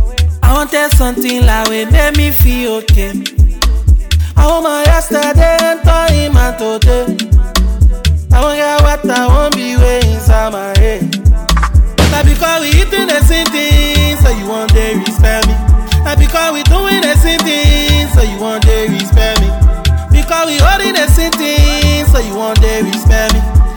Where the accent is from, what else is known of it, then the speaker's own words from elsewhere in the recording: China; English is a second language; Why I'm from China, Malame in China.